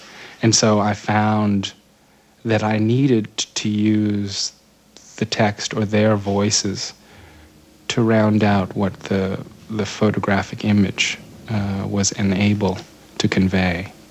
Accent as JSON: {"language": "English", "country": "United States", "said": "they greeted me as what they saw as a fellow Muslim, but also as an American."}